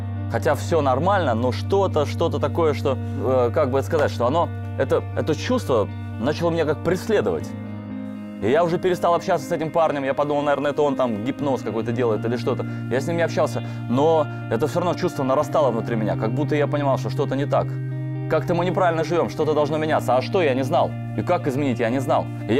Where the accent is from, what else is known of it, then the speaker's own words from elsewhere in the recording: Moscow, Russia; Я родился в Москве, жил в Москве, был обыкновенным таким парнем московским.